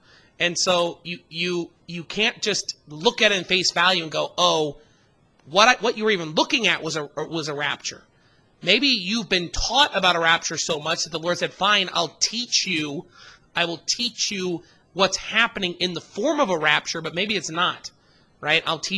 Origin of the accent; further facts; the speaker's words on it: Idaho, United States; now in Canada; I've been in Canada too long, and I'm from Idaho.